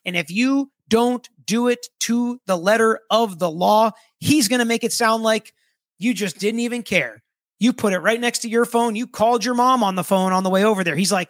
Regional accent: Florida, United States; You guys tell me, right? Because I'm from Florida.

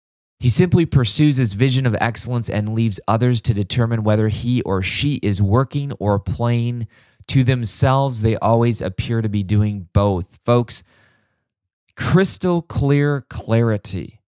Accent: Milwaukee, Wisconsin, United States; I was born and raised in Milwaukee.

